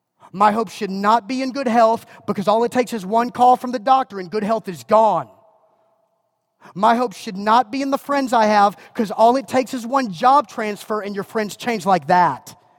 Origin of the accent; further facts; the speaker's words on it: United States; And let me just tell you, I'm an American, man. I promise, I consider myself unbelievably blessed to live in the United States. I'm as proud to be an American as